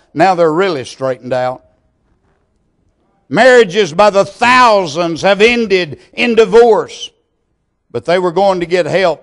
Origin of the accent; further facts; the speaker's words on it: Texas, United States; When I was a little boy growing up in East Texas, we used to listen to the radio quite a bit.